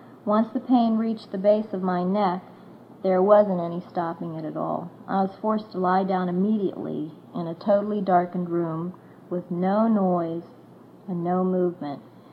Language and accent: English; Warren, Ohio, United States; I'm from Warren, Ohio. I'm 34 years old